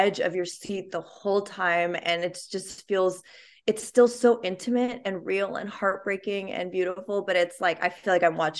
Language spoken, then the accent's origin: English; San Diego, California, United States; also born or lived in Kabul, Afghanistan / Germany; So I was born in Kabul, and I was there until I was about two, and then we spent some time in Germany, and ultimately we ended up in San Diego, California. So that's where I grew up most of my life.